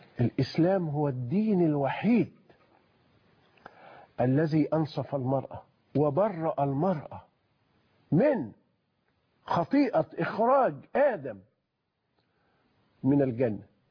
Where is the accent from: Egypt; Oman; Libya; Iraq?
Egypt; احنا عندنا في مصر لما اقول لك خلي الحاجه دي